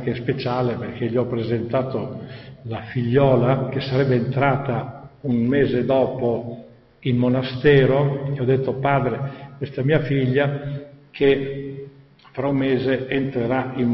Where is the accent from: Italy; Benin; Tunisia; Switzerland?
Italy; Trentino-Alto Adige; Io vengo dall'Alto Adige, per cui là sono tutti bilingui.